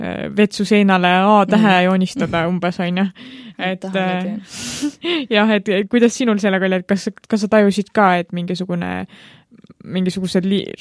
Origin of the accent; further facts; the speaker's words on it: Põltsamaa, Jõgeva County, Estonia; ma ise olen pärit Põltsamaalt ja meil on ka seal hästi palju kirikuid, väikse linnakohta